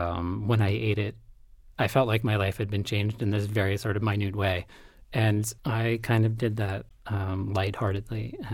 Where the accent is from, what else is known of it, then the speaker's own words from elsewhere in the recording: Long Island, New York, United States; Yes. I grew up on Long Island and my father was a probation officer.